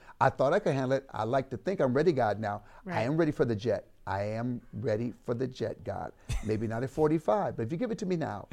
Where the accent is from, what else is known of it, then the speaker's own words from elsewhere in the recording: Benton Harbor, Michigan, United States; I'm a kid from Benton Harbor, Michigan. I wasn't supposed to be here.